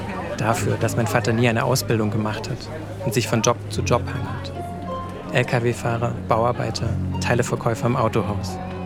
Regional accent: South Germany, Germany; Ich bin im Süden Deutschlands aufgewachsen, in einer kleinen Stadt unweit des Bodensees.

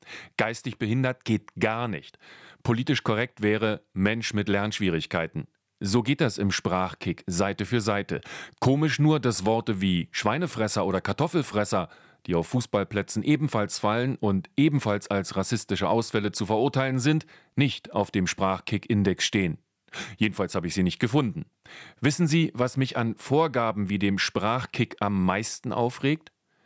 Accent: East Germany, Germany; Ich bin in der DDR groß geworden, mit Pionierhalstuch, FDJ-Bluse und Staatsbürgerkunde.

